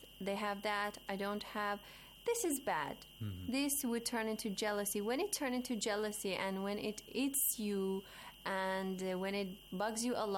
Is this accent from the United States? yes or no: no; Iran; Well, I am from Iran.